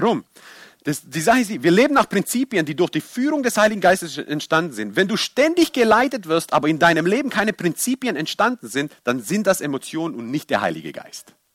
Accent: Croatia; German is a second language; ich als Kroate musste meinen kulturellen Hintergrund wirklich sehr stark loswerden

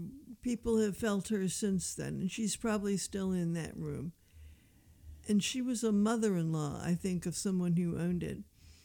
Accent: Washington, D.C., District of Columbia, United States; I'm sorry, I'm from Washington, D.C. I don't use wood stoves.

